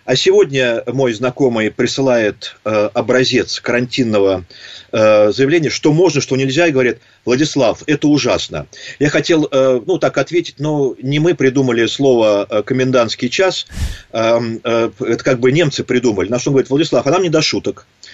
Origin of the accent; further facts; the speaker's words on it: Moscow, Russia; мы, россияне, расслабились, москвичи